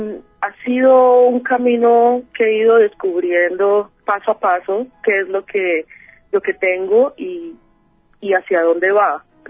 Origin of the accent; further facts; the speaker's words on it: Buenaventura, Valle del Cauca, Colombia; born there; Yo nací en Buenaventura, en un barrio que se llama El Trapiche.